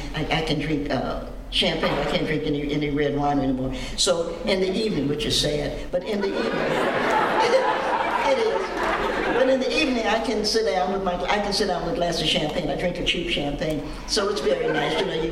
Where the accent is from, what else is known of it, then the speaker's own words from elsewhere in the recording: Knoxville, Tennessee, United States; and I'm from Knoxville, Tennessee